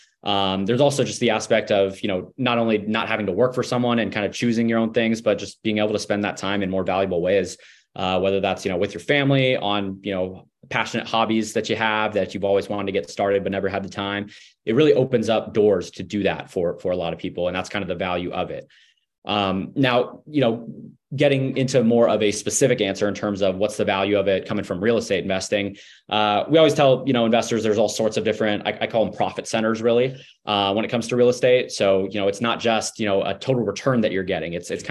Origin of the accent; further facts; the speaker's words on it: California, United States; now in San Diego, United States; I'm from the Bay Area, Northern California, made my way down to San Diego about 7-8 years ago.